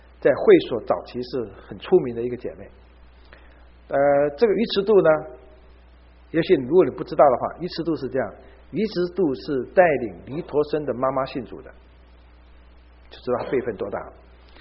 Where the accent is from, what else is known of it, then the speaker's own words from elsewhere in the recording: Fujian, China; 那么好像是我们福建人的这种习惯